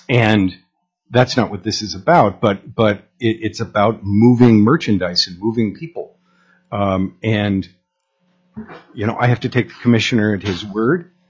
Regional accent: Anchorage, Alaska, United States; I grew up in Anchorage, and I've seen tons of snow in my life. It's just Alaska to me.

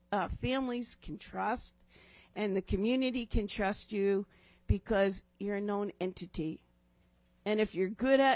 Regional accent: Fairbanks, Alaska, United States; I'm from Fairbanks, Alaska.

